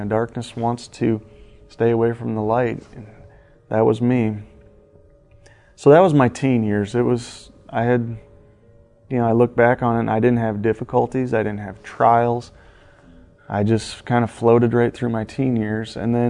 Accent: Iowa, United States; I'm from Northeast Iowa. I'm born and raised there. I've lived there my entire life, other than a few short stints other places.

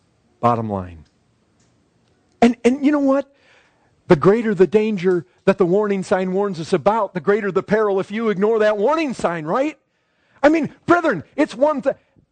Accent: Michigan, United States; I remember close to by where I grew up in Michigan, there was a sign that warned of a sharp curve ahead.

